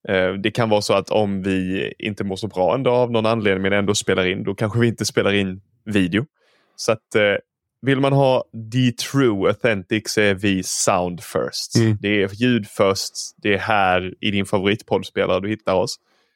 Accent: Skåne, Sweden; Så som en infödd skåning så kan jag meddela att sommartid i Skåne när det är bra väder är som semester.

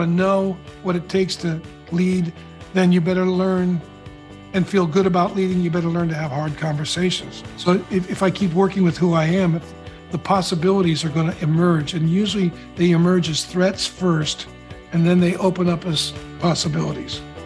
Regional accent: Petaluma, California, United States; When I was a kid, it was Napa only, but I grew up in a little town called Petaluma.

